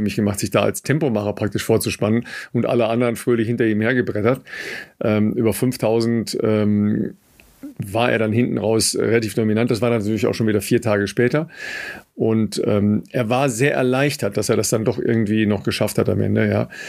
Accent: Dorsten, North Rhine-Westphalia, Germany; Born in Dorsten, in meiner Heimat.

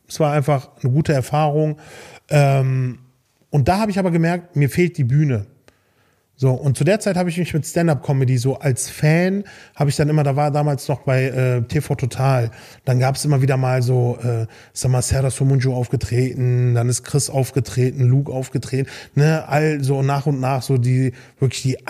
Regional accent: Velbert, North Rhine-Westphalia, Germany; Und gerade in Velbert, zu der Zeit, wo ich groß geworden bin, ich komme aus Velbert, das ist Kreis Mettmann, das ist bei Wuppertal, war Velbert Drogenumschlagsplatz Nummer 3 in ganz NRW

